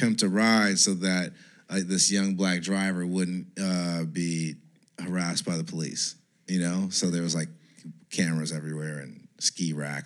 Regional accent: Los Angeles, California, United States; Hood Adjacent is how I phrase where I come from in LA. Like, I'm from South Central, but, like, not the South Central.

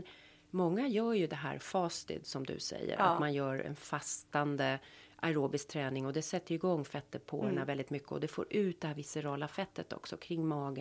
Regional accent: Sweden; Och när jag är uppvuxen som alla svenskar på, liksom, har man inte fått potatis till middagen, då var det ingen middag.

